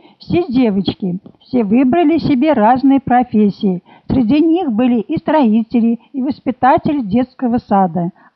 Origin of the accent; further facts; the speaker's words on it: Gannovka, Saratov Oblast, Russia; born there; Я родилась в Саратовской области, село Ганновка.